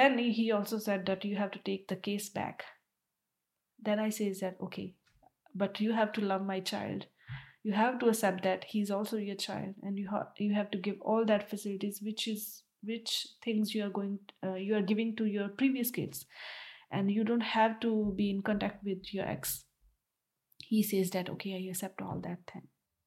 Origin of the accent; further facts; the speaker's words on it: Punjab, India; now in Denmark; from Punjab, India, and now I'm sitting in Denmark.